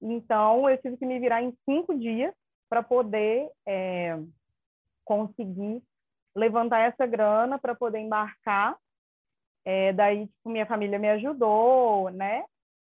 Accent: Belo Horizonte, Minas Gerais, Brazil; tenho 33 anos, sou de Belo Horizonte, Minas Gerais, pois moro na região metropolitana de BH, né? Já viajei por 20 países. Já morei um tempo fora, né, em Dublin

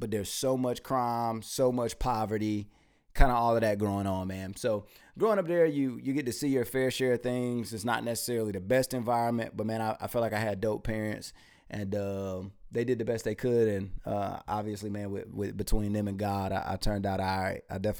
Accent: Rocky Mount, North Carolina, United States; So Rocky Mount's a small town, but you got a lot of different people there because it's you got this small town that's in North Carolina

